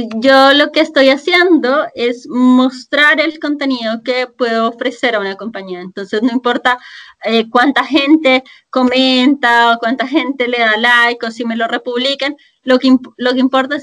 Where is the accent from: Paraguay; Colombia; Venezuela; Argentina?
Colombia; now in Chile; yo soy colombiana, vivo en Chile